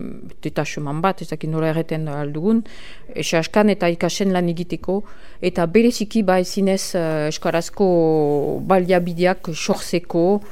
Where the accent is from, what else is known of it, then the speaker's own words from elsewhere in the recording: Albi, Occitanie, France; born there; Basque is a second language; ni ez naiz emengoa, albin sortu niz, eta orduan euskara ikasi dut